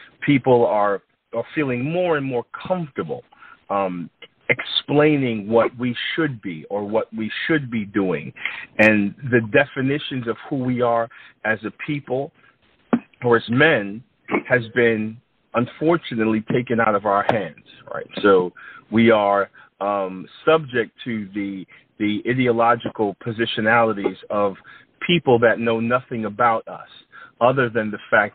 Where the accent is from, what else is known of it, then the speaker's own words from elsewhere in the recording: Brooklyn, New York, United States; Born and raised in Brooklyn, New York.